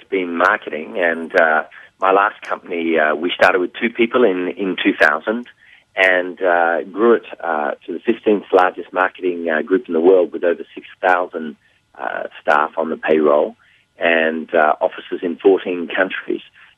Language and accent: English; Australia; accent: Australian; That's my Australian accent.